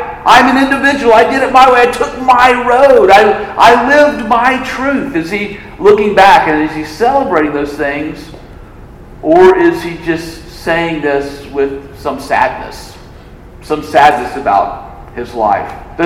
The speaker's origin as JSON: {"language": "English", "region": "Mississippi", "country": "United States", "tie": "born or raised there", "said": "I grew up in Mississippi. I did not go to Texas A&M."}